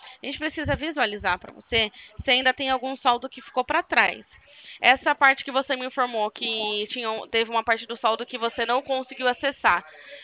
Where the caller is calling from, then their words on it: Campinas, São Paulo, Brazil; Eu falo aqui de Campinas.